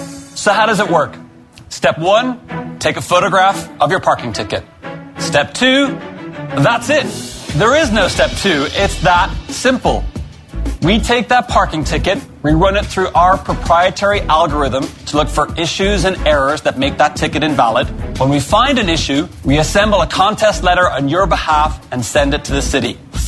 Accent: San Francisco, California, United States; I'm from San Francisco, California.

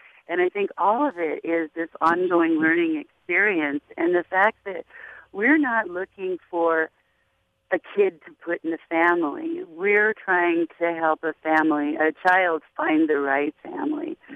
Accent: Los Angeles, California, United States; now in Sacramento, United States; I grew up in Los Angeles. I went into the military, kind of followed military path until civil service, launching missiles from Titan missiles, and then moved to Sacramento

